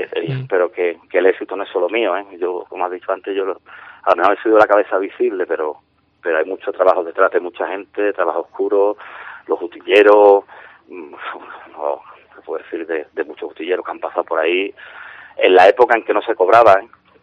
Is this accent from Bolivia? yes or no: no; San Fernando, Andalusia, Spain; Y sigo como aficionado más, como siempre, y defendiendo a mi tierra y a mi equipo, ¿no? Y llevando por bandera el azul y blanco de mi ciudad y allá por donde vaya, como llevo haciendo 46 años